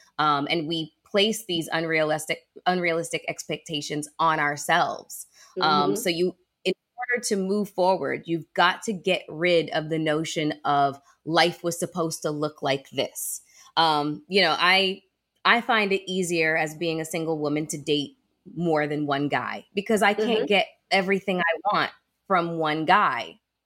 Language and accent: English; Canada; as a Canadian.